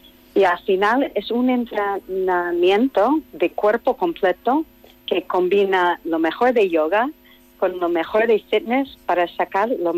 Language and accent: Spanish; Los Angeles, California, United States; que yo soy de Los Ángeles, uh-huh, California